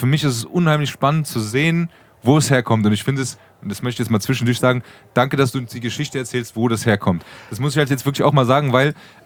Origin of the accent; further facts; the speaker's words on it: Frankfurt, Hesse, Germany; ich bin ein geborener Frankfurter.